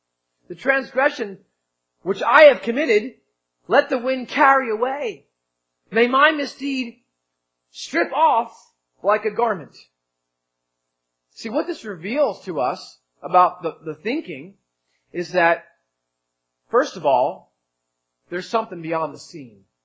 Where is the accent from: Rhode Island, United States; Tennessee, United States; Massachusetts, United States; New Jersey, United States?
New Jersey, United States; I am from New Jersey. Every now and then I start to speak funny.